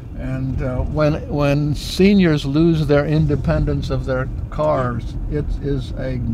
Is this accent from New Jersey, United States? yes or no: yes; Princeton, New Jersey, United States; I grew up in Princeton, New Jersey.